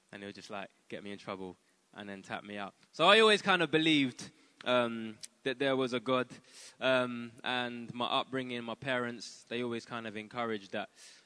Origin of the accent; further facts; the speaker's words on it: London, United Kingdom; I'm a rapper from London. I'm very blessed to do what I do. I was raised in a Christian household. My mom was Christian. My dad was a Christian too.